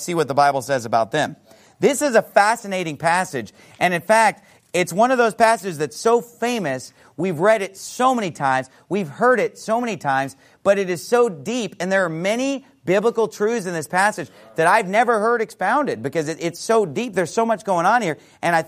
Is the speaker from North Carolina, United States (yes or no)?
no; Sacramento, California, United States; And I'm from Sacramento, California. So when I was growing up, I would see this guy on TV.